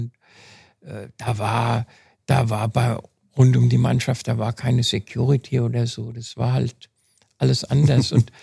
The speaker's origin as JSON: {"language": "German", "town": "Frankfurt", "region": "Hesse", "country": "Germany", "tie": "born or raised there", "said": "Ich bin in Frankfurt geboren, habe zwar dann mit meinen Eltern außerhalb gewohnt, weil meine Eltern dort gebaut haben, aber ich habe mich immer als Frankfurter gefühlt, auch nach Frankfurt hingezogen."}